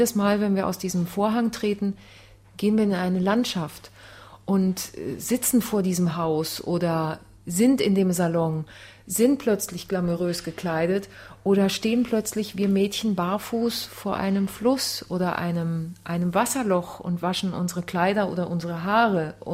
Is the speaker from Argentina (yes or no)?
yes; Argentina; German is a second language; Denn man muss sich vorstellen, wir sind Argentinier, wir sind Künstler und wir müssen einfach alle alles können.